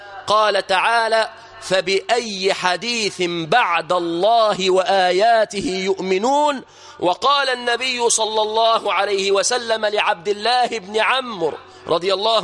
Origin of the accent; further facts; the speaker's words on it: Egypt; بلادنا مصر